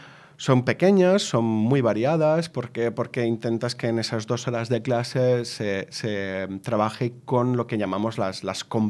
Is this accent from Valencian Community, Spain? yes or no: yes; Valencian Community, Spain; first language Valencian; Spanish is a second language; para una persona como yo, valenciano hablante